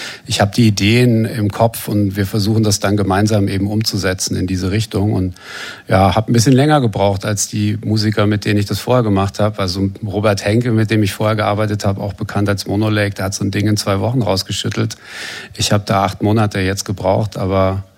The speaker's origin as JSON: {"language": "German", "region": "Berlin", "country": "Germany", "tie": "born or raised there", "said": "Oder ich bin ja hier in Berlin mit Techno groß geworden auch"}